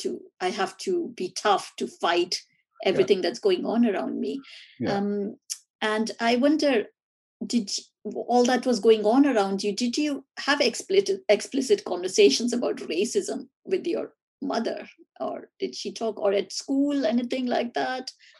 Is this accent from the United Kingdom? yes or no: no; India; I remember learning about it at school growing up in India.